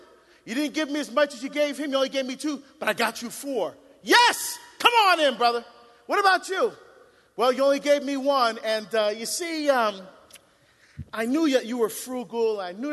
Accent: New Jersey, United States; now in Portland, United States; I'm from Jersey originally. I live in Portland, Oregon, right? But I'm from Jersey.

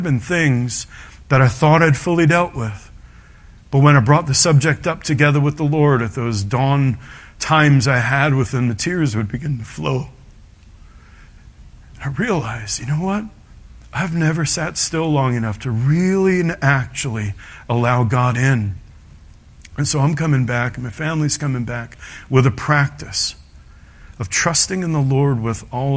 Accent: New York, United States; I'm from New York. We got bigger bridges in New York.

